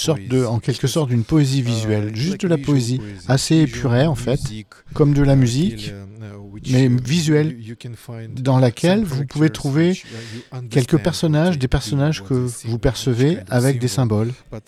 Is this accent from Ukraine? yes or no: yes; Ukraine; une petite ville par rapport à la mine, rien de spécial. Mais oui, mon pays d'origine était la capitale des mineurs.